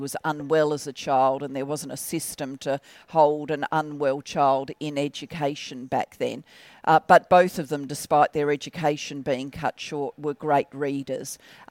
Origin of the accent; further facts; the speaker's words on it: Australia; also born or lived in Barry, United Kingdom; And I was born in Barry, but we migrated to Australia when I was 4 and my sister was 7. So, my only kind of consciousness growing up was of being Australian.